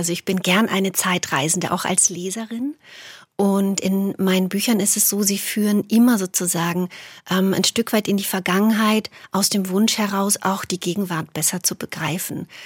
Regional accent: Banat, Romania; now in Germany; Ich bin auf einem Pfarrhof im Banat aufgewachsen. Also das war dann eigentlich ein großer Kontrast, auch erstmal hier in Deutschland anzukommen.

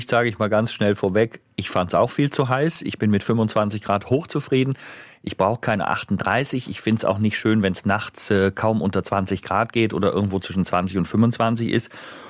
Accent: Bonn, North Rhine-Westphalia, Germany; born there; Aber ich bin halt ein Rheinländer. Ne? Ich bin in Bonn geboren.

